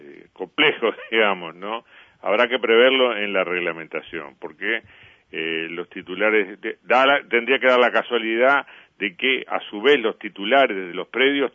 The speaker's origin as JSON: {"language": "Spanish", "country": "Uruguay", "said": "Eso lo tendremos que examinar, lo tendremos que examinar como uruguayos"}